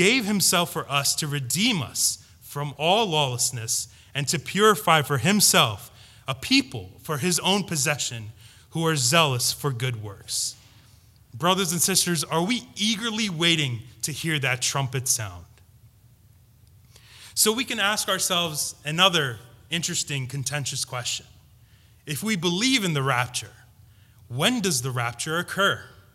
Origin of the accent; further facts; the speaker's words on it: Philadelphia, Pennsylvania, United States; I was born and raised in Philly.